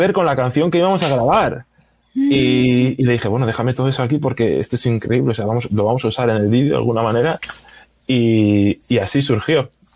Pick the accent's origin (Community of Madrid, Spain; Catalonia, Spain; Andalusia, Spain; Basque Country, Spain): Basque Country, Spain; Durango; Yo me crié en el País Vasco, de hecho me crié en un pueblo al lado que se llama Durango, al lado, pero mi familia es de Galicia, todas de Galicia, okay, del noroeste.